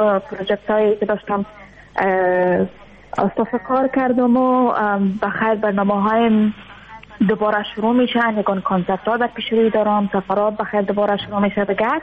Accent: Afghanistan; ما اگر چی دیر نشد از افغانستان آمدم، یک دو سه ماه میشه

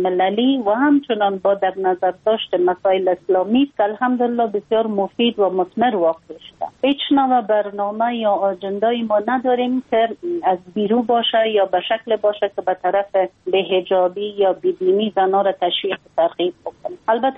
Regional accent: Afghanistan; ما یک خانم مسلمان هستم، از افغانستان هستم

